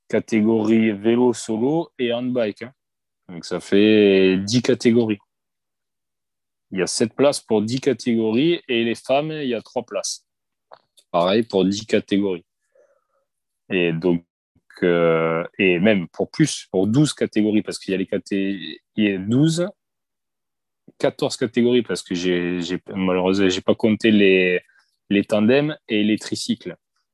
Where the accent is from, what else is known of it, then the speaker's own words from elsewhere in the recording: Occitanie, France; also born or lived in Seine-et-Marne; now in Marseille, France; je suis à Marseille actuellement, mais je suis pas originaire de Marseille. Donc, moi, j'étais plutôt originaire de l'Hérault.